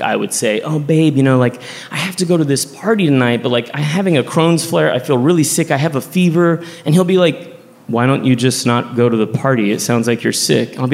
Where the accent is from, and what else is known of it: Texas, United States